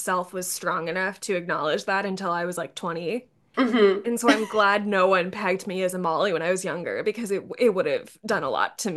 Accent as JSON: {"language": "English", "region": "East Coast", "country": "United States", "tie": "born or raised there", "said": "For me, and growing up on the East Coast, this is so different from"}